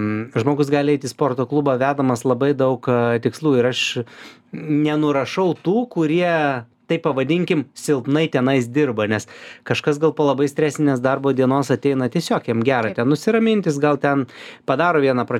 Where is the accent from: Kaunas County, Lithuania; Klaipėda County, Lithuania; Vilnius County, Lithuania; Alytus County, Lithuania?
Vilnius County, Lithuania; Vilnius; tai aš esu iš Šnipiškių, tai mūsų Šnipiškėse buvo medinis namas su krosnėm